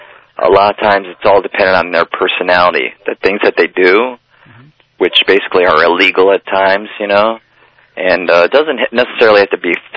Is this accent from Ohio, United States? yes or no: yes; Cleveland, Ohio, United States; You know, I'm, like I said, I'm from Cleveland. I'm used to the cold